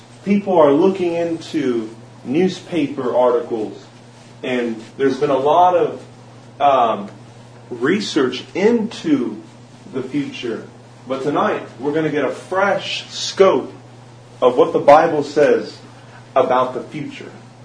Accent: California, United States; I am from the United States of America, in particular, the state of California. I was born and raised there, and it's good to be here in the state of Queensland, Australia.

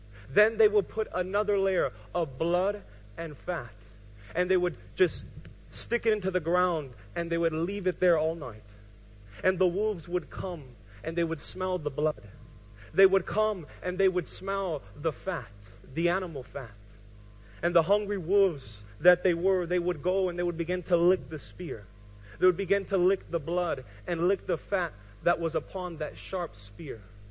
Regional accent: United States; the Native Americans were actually the first ones to inhabit America, my home country.

